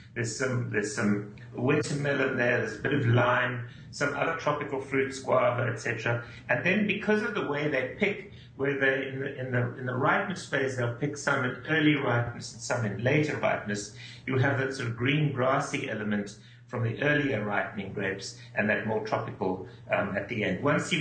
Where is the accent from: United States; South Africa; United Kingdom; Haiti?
South Africa; Durbanville, Western Cape; This is my home country. My parents farmed in Durbanville.